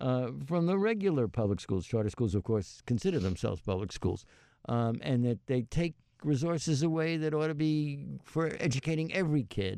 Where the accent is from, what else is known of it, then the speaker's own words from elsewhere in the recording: New York, United States; When I was a kid growing up in New York and taking the Regents, we studied for the Regents exam.